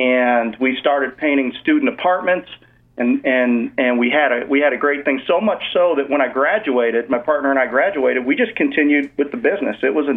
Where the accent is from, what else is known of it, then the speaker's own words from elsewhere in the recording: Chicago, Illinois, United States; I grew up in Chicago as the middle brother of three boys